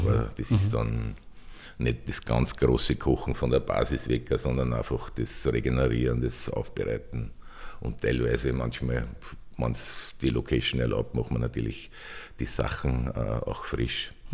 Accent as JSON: {"language": "German", "town": "Reisdorf", "region": "Lower Austria", "country": "Austria", "tie": "born or raised there", "said": "Ich bin auch Waldviertler, bin in Reisdorf geboren, das gehört zum Bezirk Horn, Gemeinde Berneck, Geras ist vielleicht ein bisschen bekannter."}